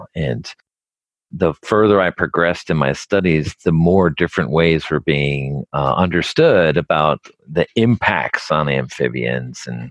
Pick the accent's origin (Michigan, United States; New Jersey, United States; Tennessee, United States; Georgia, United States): New Jersey, United States; I grew up in New Jersey and I didn't really see any nature.